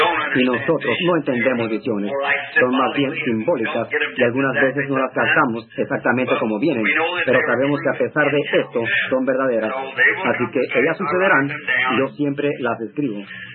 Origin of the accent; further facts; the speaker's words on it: Indiana, United States; also born or lived in Kentucky; Cuando era un niño, nadie me quería. Nadie me ocupaba de nada. Yo vivía aquí en Indiana, pero nací en Kentucky y era el pájaro raro para estos niños de aquí.